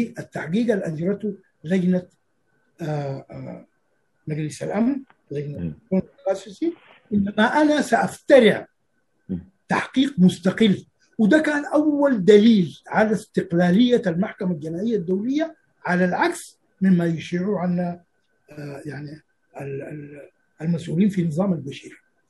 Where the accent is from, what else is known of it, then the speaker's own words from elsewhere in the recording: Sudan; الجاي أنا من السودان